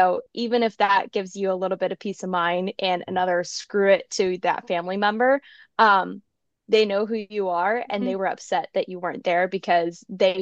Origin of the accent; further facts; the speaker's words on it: California, United States; Yeah, I'm from California, so I love a good freeway.